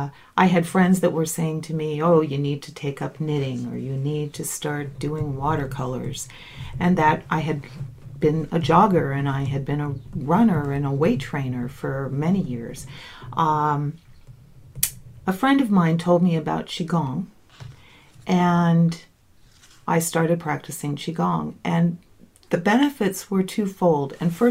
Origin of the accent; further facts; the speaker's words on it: Seattle, Washington, United States; I am a naturopath from Seattle, Washington